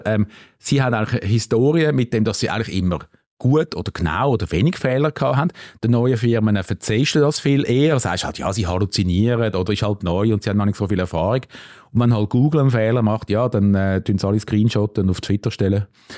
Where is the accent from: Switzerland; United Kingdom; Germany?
Switzerland; wir als Schweizer